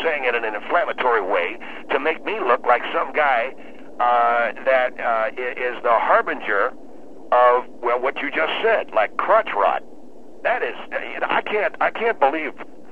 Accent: United States; born there; Yeah, I know where it is, because I was born there.

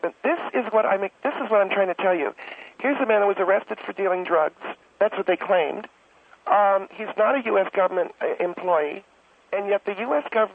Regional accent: United States; excuse me, I'm an American, they hopped to it.

